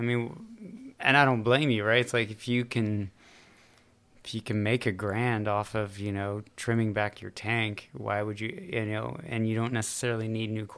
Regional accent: Colorado, United States; now in Atlanta, United States; You know, I came from Colorado where everybody was SPS crazy, and I came to Atlanta

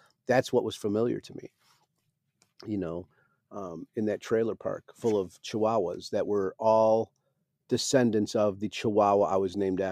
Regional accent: Lubbock, Texas, United States; born there; I was born in Lubbock, Texas, is what I'm trying to say. You know, when you talk about the beginning of my life, I was born in a trailer in Lubbock, Texas.

